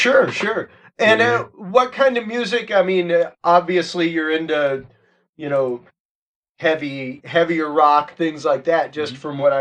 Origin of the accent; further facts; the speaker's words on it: Texas, United States; I'm from Texas, you know, Cajun by blood, but from Texas, and very rooted in Texas blues, Texas rock and roll, things like that.